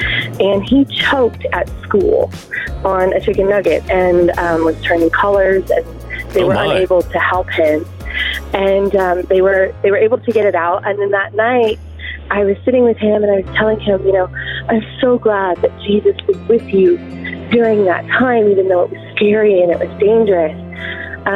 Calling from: Midland, Texas, United States; I am calling from Midland, Texas.

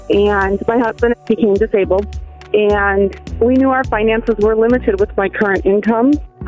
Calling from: Ubly, Michigan, United States; It's Ugly. It's in the Thumb area.

